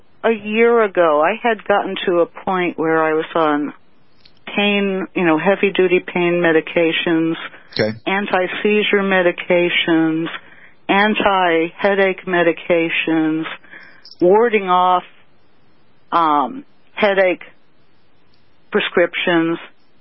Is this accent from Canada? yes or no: no; Connecticut, United States; I'm from Connecticut.